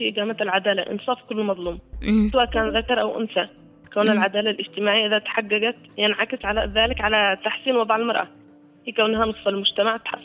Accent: Yemen; هذه كمان كبيرة عندنا، نواجه هذا كبير عندنا في اليمن.

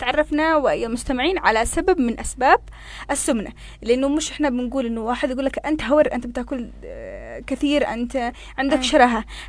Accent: Yemen; احنا كشعب يمني

